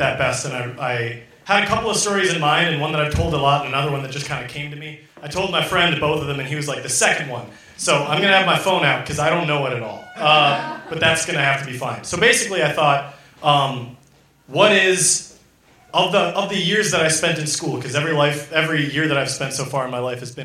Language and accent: English; Minneapolis, Minnesota, United States; I'm from Minneapolis.